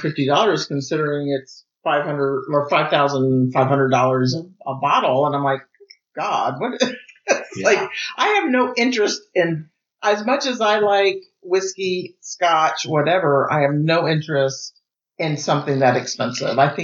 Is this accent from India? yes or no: no; United States; Sorry, I'm an American.